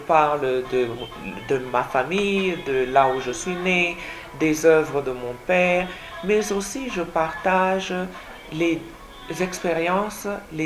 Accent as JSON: {"language": "French", "town": "Lubumbashi", "region": "Haut-Katanga", "country": "DR Congo", "tie": "born there", "said": "parce que je suis en mesure de communiquer en swahili, parce que je suis née à Lubumbashi."}